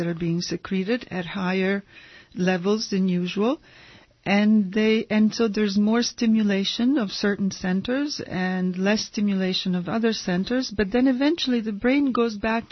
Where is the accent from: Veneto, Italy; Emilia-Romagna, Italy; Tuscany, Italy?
Emilia-Romagna, Italy; Bologna; I am not from New Jersey, Armand. I am from Bologna.